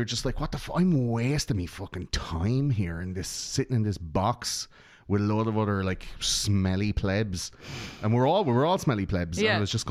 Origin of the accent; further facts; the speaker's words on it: Ireland; we grew up in a place where we knew some shit's going down